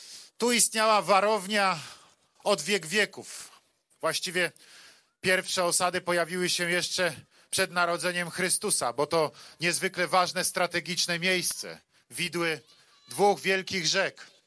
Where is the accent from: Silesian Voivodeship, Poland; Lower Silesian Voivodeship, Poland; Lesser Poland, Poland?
Lesser Poland, Poland; Kraków; Jak państwo wiecie, ja jestem z Krakowa